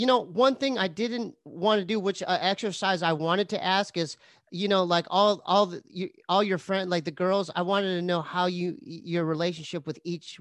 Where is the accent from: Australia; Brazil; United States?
United States; San Diego, California; even though I'm from San Diego, I already knew Arroyo.